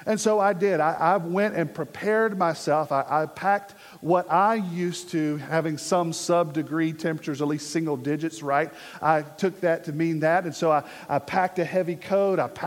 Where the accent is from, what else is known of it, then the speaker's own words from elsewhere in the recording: Virginia, United States; he kind of started to joke with me being a Yankee, even though I was from Virginia.